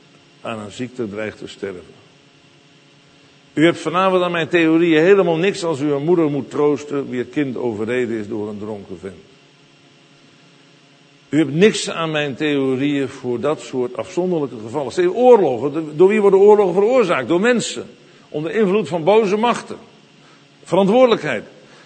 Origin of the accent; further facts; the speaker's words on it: Netherlands; als Hollander hou je je maar een beetje gedijst.